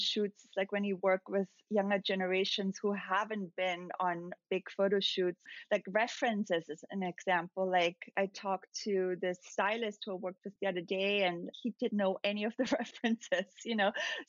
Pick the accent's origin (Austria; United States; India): Austria; And especially where I grew up in Austria, being surrounded by very natural looking women